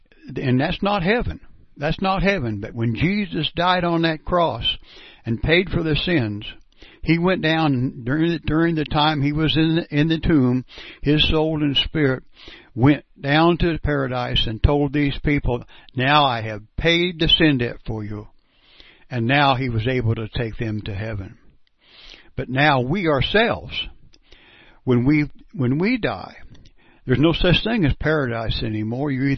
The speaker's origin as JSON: {"language": "English", "town": "Perry", "region": "Kansas", "country": "United States", "said": "I'm from Perry, Kansas"}